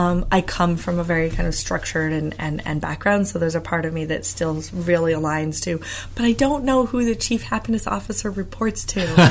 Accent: Midwest, United States; Like, no matter what I do, I come from the Midwest, I'm going to probably be humble no matter how much I can brag about myself if I have to.

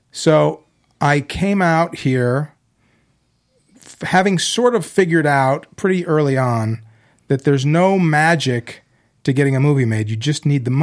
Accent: Chicago, Illinois, United States; In Chicago, they made movies when I was growing up in Chicago.

